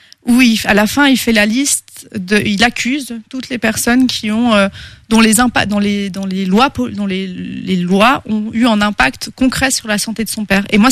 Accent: France; also born or lived in India; moi, en tant que Française, je peux aller vivre, j'ai vécu en Inde

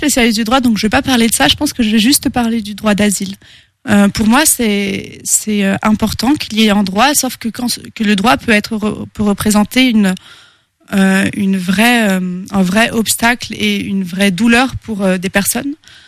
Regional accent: France; also born or lived in India; moi, en tant que Française, je peux aller vivre, j'ai vécu en Inde

